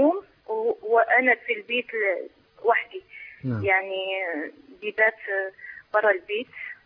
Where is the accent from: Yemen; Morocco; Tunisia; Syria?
Morocco; now in United Kingdom; من المغرب، من يعني أصلي من المغرب وأنا من بريطانيا.